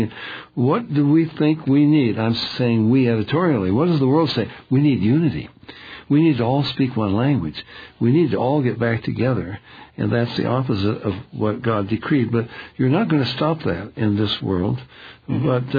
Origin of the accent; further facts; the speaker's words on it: United States; Now, I'm an American. I have been in the armed services, and I am loyal to our country.